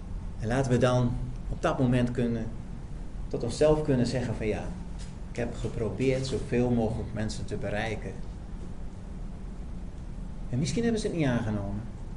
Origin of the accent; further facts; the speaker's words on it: Overijssel, Netherlands; Als je een voetbalwedstrijd ziet, bij ons, ik ben geen voetballiefhebber, maar bij ons in Twente